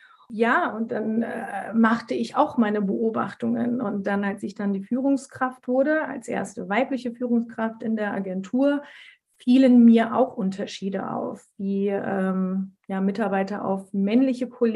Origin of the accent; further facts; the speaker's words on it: Turkey; Ich bin Türkin, bin eine Frau, bin als Türkin auf die Welt gekommen